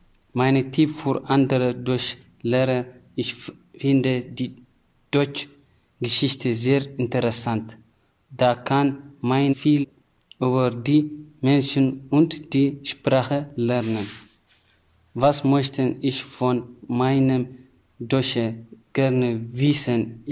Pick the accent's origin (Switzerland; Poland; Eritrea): Eritrea; German is a second language; now in Germany; Ich komme aus Eritrea.